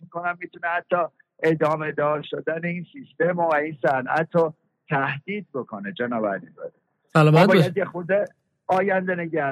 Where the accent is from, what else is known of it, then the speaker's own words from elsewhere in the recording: Iran; امکان این رو به من و شما میده به عنوان یه ایرانی